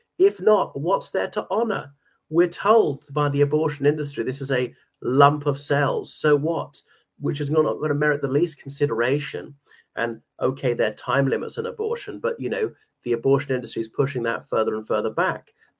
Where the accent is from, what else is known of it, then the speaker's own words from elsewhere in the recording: Ireland; from Ireland.